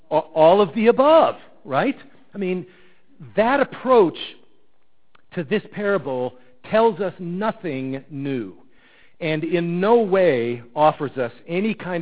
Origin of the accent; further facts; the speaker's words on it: Cleveland, Ohio, United States; We grew up with it in Cleveland.